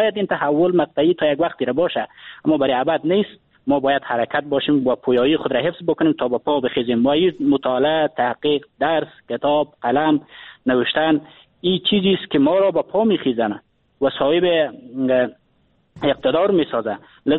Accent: Afghanistan

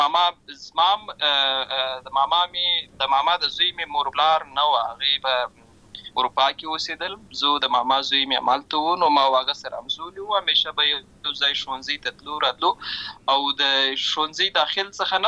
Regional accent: Lashkar Gah, Helmand, Afghanistan; زه په اصل کې د اوروزګان ولایت یم، اما زه په هلمند ولایت لشکرګاه کې پیدا شوی یم، اما د لوی سوی یم،

